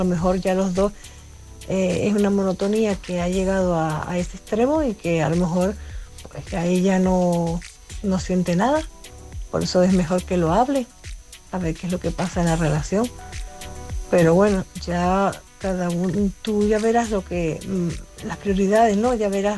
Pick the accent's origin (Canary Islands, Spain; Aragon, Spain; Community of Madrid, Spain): Canary Islands, Spain; now in A Coruña, Spain; la tinerfeña que vive en Coruña.